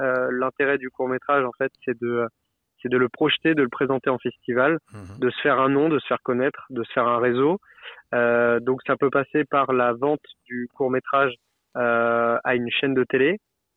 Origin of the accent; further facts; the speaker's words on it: Brittany, France; parce que du coup, je suis de Bretagne, donc ça me tenait vraiment à cœur.